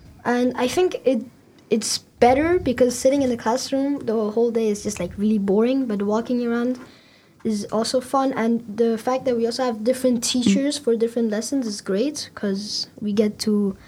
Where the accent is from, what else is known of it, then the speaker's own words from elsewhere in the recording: Iran; I'm 12 years old. I come from Iran and I've been in the school since third grade.